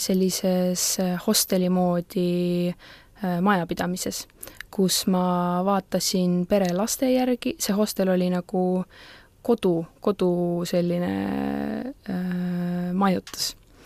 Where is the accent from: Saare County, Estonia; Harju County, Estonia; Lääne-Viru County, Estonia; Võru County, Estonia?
Võru County, Estonia; kuna ma olen Võrumaalt pärit, siis Ankara on hästi betoniseeritud linn